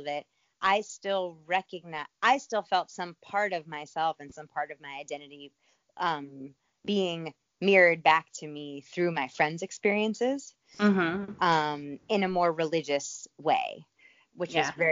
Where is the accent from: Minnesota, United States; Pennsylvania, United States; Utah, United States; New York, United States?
New York, United States; New York City; I was born and raised in New York City